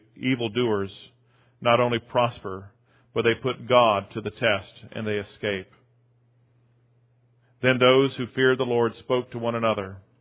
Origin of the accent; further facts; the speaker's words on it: Sumter, South Carolina, United States; I've been away from Sumter long enough, that I also recognize the changes that have happened to my hometown.